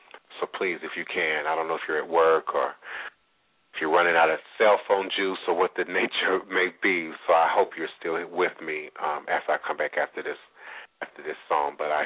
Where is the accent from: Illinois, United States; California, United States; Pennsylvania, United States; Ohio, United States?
Illinois, United States; Chicago; And see, I'm from Chicago. I understand. I love Chicago. I was born in Cook County Hospital.